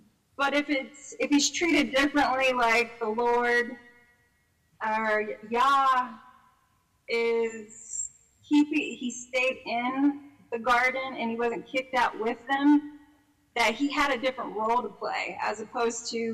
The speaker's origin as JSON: {"language": "English", "town": "Cincinnati", "region": "Ohio", "country": "United States", "said": "Cincinnati, Ohio."}